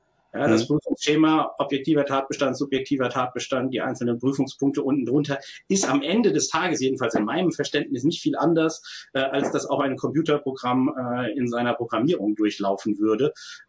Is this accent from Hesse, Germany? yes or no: yes; Hesse, Germany; ich komme aus der Frankfurter Gegend, ich wollte hier bleiben.